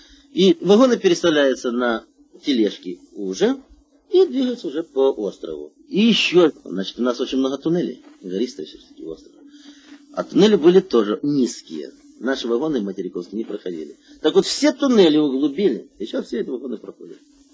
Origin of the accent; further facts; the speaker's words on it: Donbas, Ukraine; moved away; also born or lived in Karaganda, Kazakhstan / Vladivostok, Russia; родом я сам в Донбассе. Ну, видите, мы дети войны. Нас носило по стране. Куда родители, туда и мы, как говорится. Отец вот шахтер был, мать учительница. В Караганду. Папа уголь добывал.